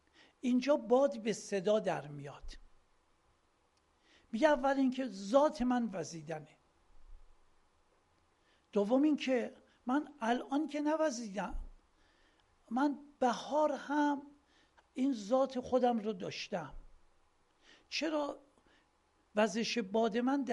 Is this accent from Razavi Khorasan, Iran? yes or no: yes; Mashhad, Razavi Khorasan, Iran; یه من مشهدیم،